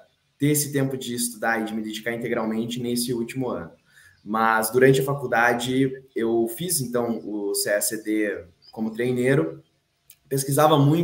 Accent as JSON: {"language": "Portuguese", "town": "Curitiba", "region": "Paraná", "country": "Brazil", "said": "eu sou curitibano, tenho 26 anos, sou formado em Direito pela Federal do Paraná"}